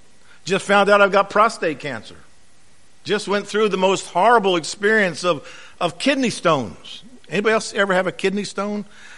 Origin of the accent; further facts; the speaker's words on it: New Jersey, United States; born there; now in Virginia, United States; 1967, my wife and I moved from New Jersey. I don't normally admit to that, but not moving away, but that I was born there, only because my father was temporarily living up there.